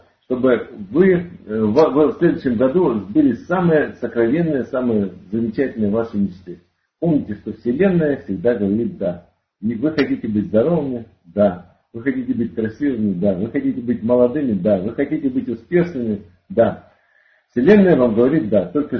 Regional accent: Far East, Russia; Я очень люблю рыбу, я вырос на Дальнем Востоке.

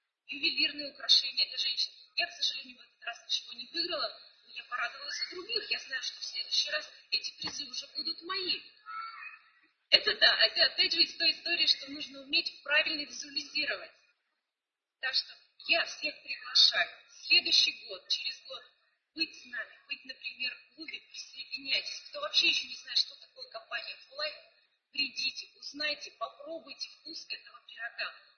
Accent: Kirov, Kirov Oblast, Russia; я приехала из Кирова, сейчас мы находимся в шикарном отеле «Солнечный берег» в Болгарии.

